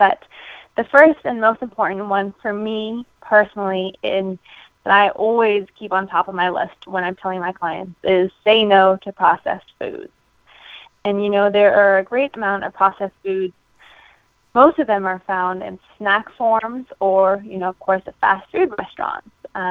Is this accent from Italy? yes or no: no; South Africa; moved away as an adult; now in United States; I was born and raised in South Africa. I actually only became a U.S. resident a year ago, but I have been living here in the States for about 16 years now